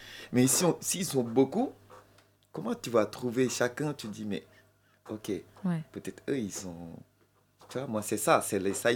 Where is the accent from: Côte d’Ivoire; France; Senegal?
Senegal; Même si je suis sénégalais ou quoi